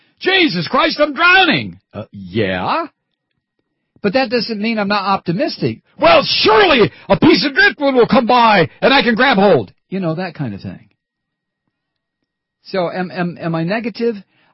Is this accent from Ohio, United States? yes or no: yes; Toledo, Ohio, United States; I was brought up in Toledo.